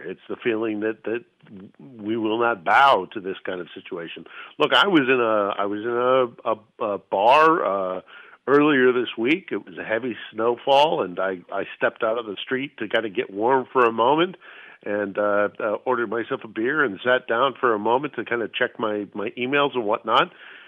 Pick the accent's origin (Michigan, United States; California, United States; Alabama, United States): California, United States; It's funny, you know, as a Californian, I think an audience will recognize one of the kind of strange things about things is.